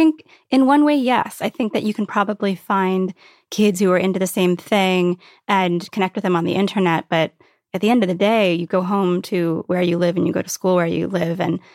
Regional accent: Virginia Beach, Virginia, United States; I mean, I grew up in Virginia Beach, which is this, it seems like this real laid back surfer town.

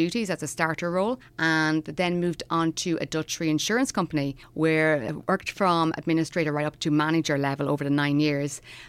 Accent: Rathangan, County Wexford, Ireland; I am from the Cleary-Stone Rathangan area, went to primary school in Rathangan, secondary school in Presentation in Wexford Town.

